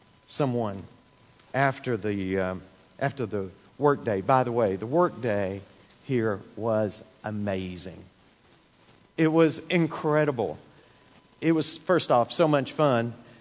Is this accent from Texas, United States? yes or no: yes; Texas, United States; I grew up in East Texas. And in East Texas, what you would say is that somebody is stirring up trouble.